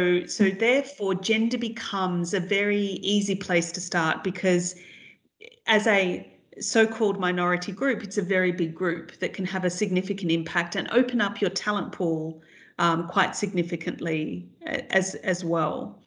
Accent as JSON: {"language": "English", "country": "Australia", "tie": "born or raised there", "said": "if I use my example of growing up in Australia"}